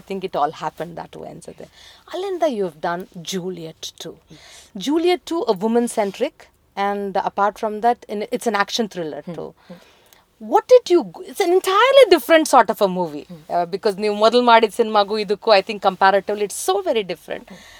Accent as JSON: {"language": "Kannada", "region": "Karnataka", "country": "India", "tie": "born or raised there", "said": "ಯಾಕಂದ್ರೆ ನಾನು ಇಲ್ಲಿ ಹುಟ್ಟಿ ಇಲ್ಲಿ ಬೆಳೆದಿದ್ದೀನಿ"}